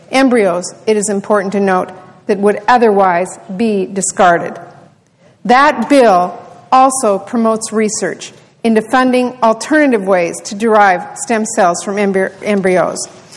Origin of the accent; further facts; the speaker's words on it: Washington, United States; And institutions like the University of Washington in my home state have to have the ability to compete with organizations in other countries.